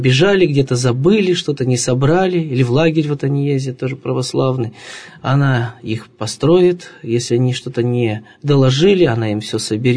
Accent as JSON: {"language": "Russian", "town": "Polevskoy", "region": "Sverdlovsk Oblast", "country": "Russia", "tie": "born or raised there", "said": "Мы сами родом из Полевского с матушкой, и я закончил семинарию."}